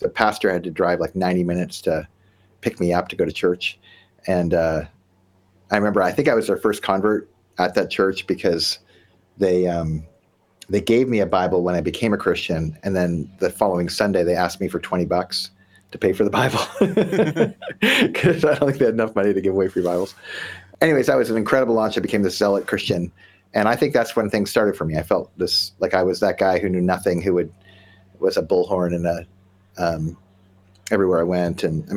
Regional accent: Nova Scotia, Canada; I grew up in Nova Scotia, Canada.

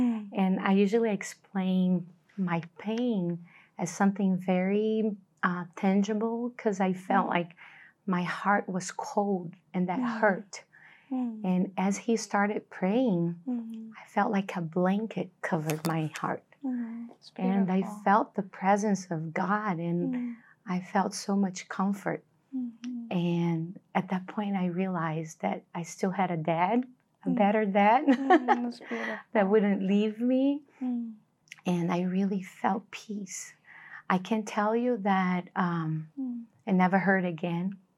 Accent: Rio de Janeiro, Brazil; now in São Paulo, Brazil; Well, I'm from Brazil. I was raised in Rio de Janeiro, and I'm married. I have three kids. And now I live in São Paulo.

